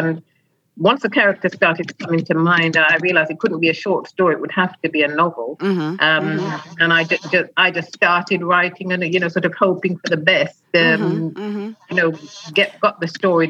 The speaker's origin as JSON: {"language": "English", "region": "Clarendon", "country": "Jamaica", "tie": "born or raised there", "also_born_or_lived": "West Midlands", "moved": "as an adult", "lives_now": "London, United Kingdom", "said": "Yes, I was born in the West Midlands, and I first went to Jamaica with my parents just before my 12th birthday. We lived in Clarendon, and I spent my entire teens on the island and returned to England 10 years later. I went to live in London."}